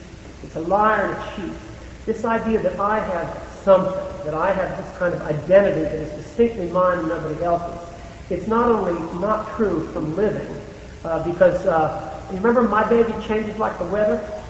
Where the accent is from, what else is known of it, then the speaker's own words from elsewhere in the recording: United States; because I'm an American, and what's the big American disease?